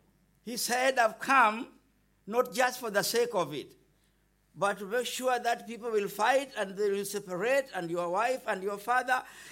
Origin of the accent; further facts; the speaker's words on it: Bamako, Mali; English is a second language; I'm from Africa, Bamaku.